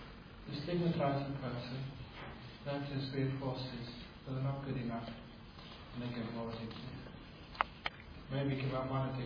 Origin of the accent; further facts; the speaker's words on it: London, United Kingdom; born there; I was born in London, English, so as soon as, in those days anyway, my generation, as soon as you were weaned off your mother's milk, you were on cushion tea.